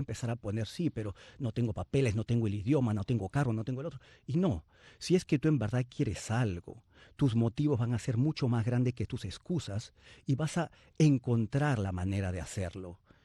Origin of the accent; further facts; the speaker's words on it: Lima, Peru; now in Miami, United States; Yo originalmente soy de Perú, nací en Lima. Vine hace 27 años aquí a este país, a Miami, me quedé radicando aquí.